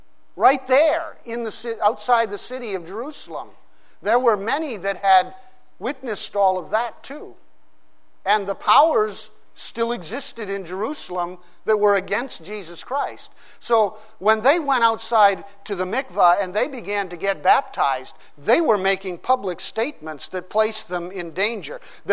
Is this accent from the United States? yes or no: no; Pakistan; When I was growing up in Pakistan, parents, missionaries there in Pakistan